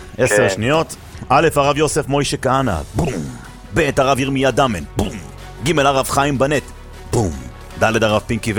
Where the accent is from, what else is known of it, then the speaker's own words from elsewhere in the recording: Jerusalem, Jerusalem District, Israel; now in Har Shmuel, Israel; היום, כן, אבל גדלתי בית וגן.